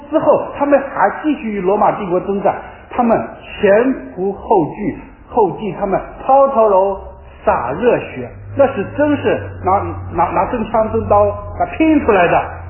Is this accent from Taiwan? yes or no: no; China; 我们中国人也是这样的，我们中国人都觉得自己是礼仪之邦，有5000年的历史